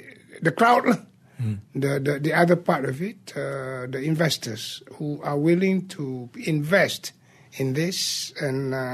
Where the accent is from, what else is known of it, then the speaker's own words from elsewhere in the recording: Kelantan, Malaysia; I come from Kelantan, a very conservative state.